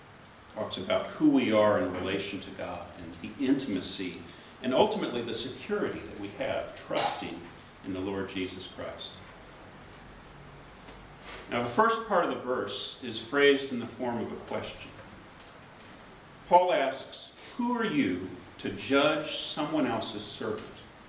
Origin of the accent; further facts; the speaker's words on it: Virginia, United States; And we come from Virginia. We didn't even know what thistles were.